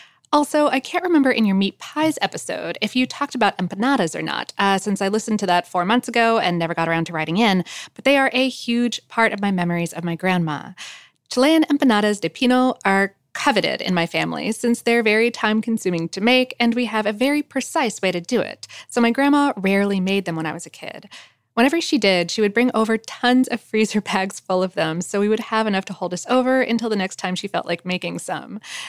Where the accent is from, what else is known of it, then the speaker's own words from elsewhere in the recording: Ohio, United States; basically everyone where I grew up in Western Ohio has the same heritage.